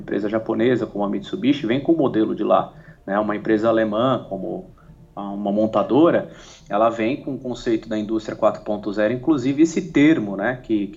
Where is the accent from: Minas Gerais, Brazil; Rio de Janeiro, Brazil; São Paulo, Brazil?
São Paulo, Brazil; eu sou natural da cidade de São Paulo